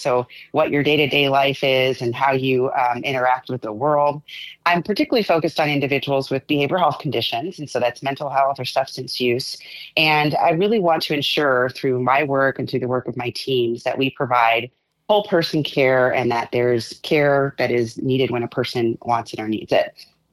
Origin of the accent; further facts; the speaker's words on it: Medford, Oregon, United States; born there; So I was born in Medford and spent a lot of time away from Oregon, but really wanted to return here.